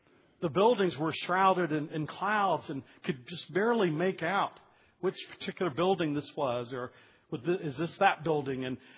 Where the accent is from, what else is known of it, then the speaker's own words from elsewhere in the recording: Dallas, Texas, United States; Earlier this week, I went back to my hometown of Dallas to visit my father.